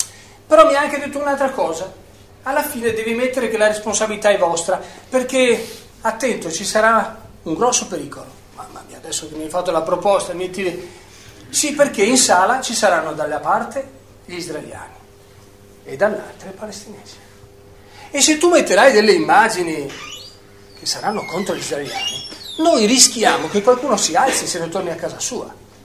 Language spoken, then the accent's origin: Italian; Venice, Veneto, Italy; io sono veneziano, forse per questo ce l'hanno chiesto